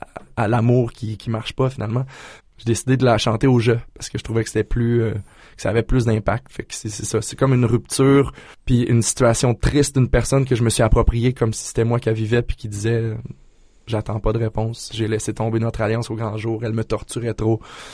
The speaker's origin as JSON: {"language": "French", "town": "Sainte-Marie-de-Beauce", "region": "Quebec", "country": "Canada", "tie": "born or raised there", "said": "Je suis de Sainte-Marie-de-Beauce. J'ai été élevé en Beauce, à Sainte-Marie, puis j'ai vécu là jusqu'à tout récemment"}